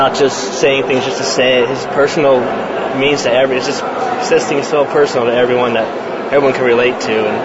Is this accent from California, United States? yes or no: yes; San Diego, California, United States; We came from California. We flew all the way here from San Diego, me and my girlfriend.